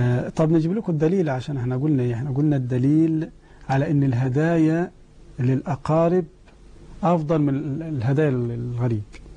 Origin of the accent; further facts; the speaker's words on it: Egypt; المهر عندكم عندنا في مصر اسمه القائمة